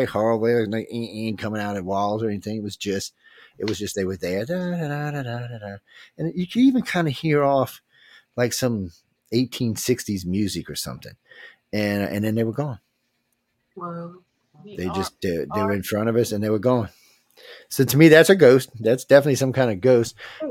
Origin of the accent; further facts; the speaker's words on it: New Orleans, Louisiana, United States; I'm from New Orleans. Trust me, there's some scary, hairy stuff down here when you go walking through the French Quarter at 2 o'clock in the morning, man.